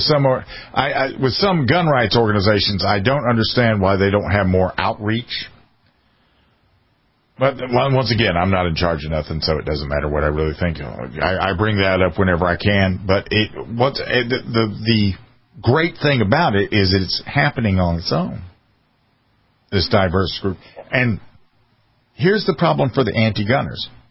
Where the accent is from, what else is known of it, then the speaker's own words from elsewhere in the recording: the South, United States; I served in the military. I was raised in the South.